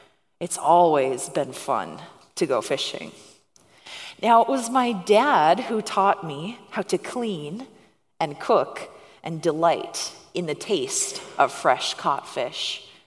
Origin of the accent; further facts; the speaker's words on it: Minnesota, United States; I grew up in Minnesota on a lake, and I loved nothing more than going out and catching fish.